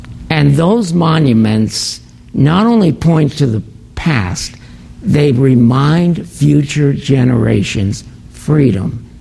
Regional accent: Tappan, New York, United States; I grew up in Tappan, New York, which is not part of New York City, about 15 miles from West Point.

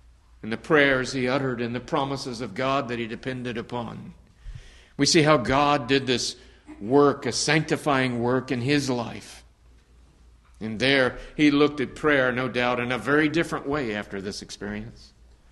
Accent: Texas, United States; And you know, I grew up in Texas, so there weren't any mountains really to grow out there, anywhere I was anyway, to see.

